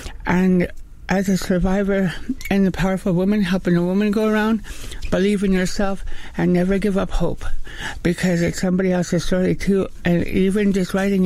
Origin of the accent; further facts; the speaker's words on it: Thompson-Okanagan, British Columbia, Canada; now in Vancouver, Canada; I'm an Indian princess from Thompson, Okanagan. I've lived in Vancouver since 1980s, early 80s.